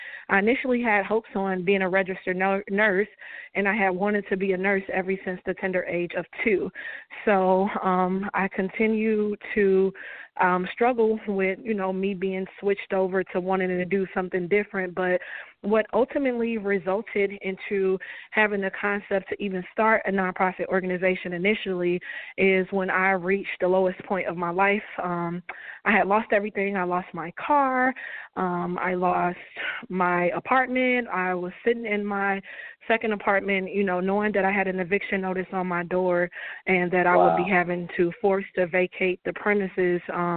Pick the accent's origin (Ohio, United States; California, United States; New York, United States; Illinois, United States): Illinois, United States; Chicago; also born or lived in Bolingbrook; now in Joliet, United States; And I grew up on the Chicago west side, 14th and Colon, to be more exact and precise. I've resided out in Bolingbrook for about 6 to 7 years, and I am currently based out in the Joliet area as of now.